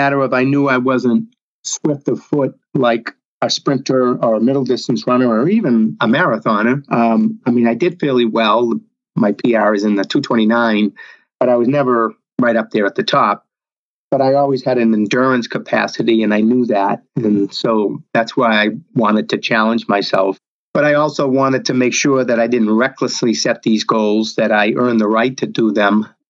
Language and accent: English; Medford, Massachusetts, United States; from Medford, Oregon to my hometown of Medford, Mass.